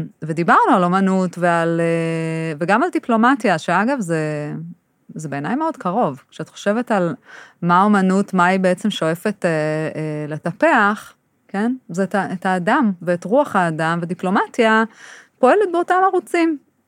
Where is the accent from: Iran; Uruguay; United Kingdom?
United Kingdom; London; זה גם, גדלתי בלונדון, זאת אומרת, יש בי חלקים שמאוד אוהבים את זה